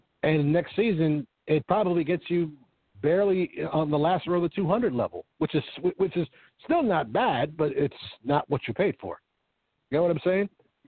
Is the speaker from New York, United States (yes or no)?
yes; Brooklyn, New York, United States; Well, as a guy that lives in Queens, born and raised in Brooklyn, works in Brooklyn constantly, and of course all around the city